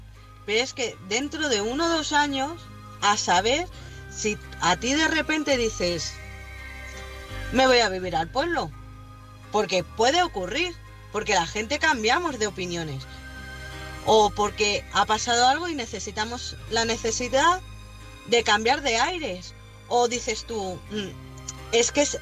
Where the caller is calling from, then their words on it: Madrid, Community of Madrid, Spain; de Madrid.